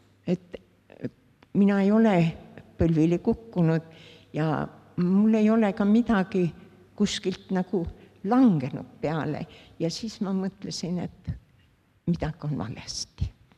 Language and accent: Estonian; Tallinn, Harju County, Estonia; born there; Vanustan palju, 84. Sündinud olen Tallinnas.